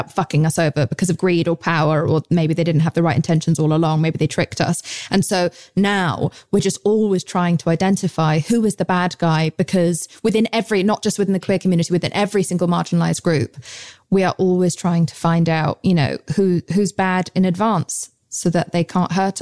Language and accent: English; England, United Kingdom; accent: English; Yeah, I think that's my English accent coming into play there.